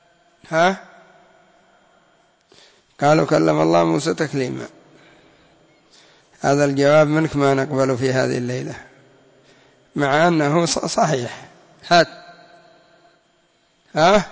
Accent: Yemen; حتى عندنا في اليمن يقولون زبرة

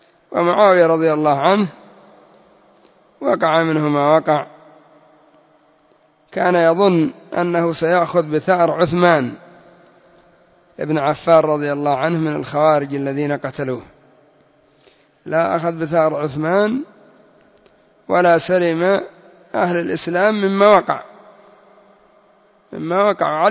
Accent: Yemen; وهكذا هم هنا عندنا في اليمن

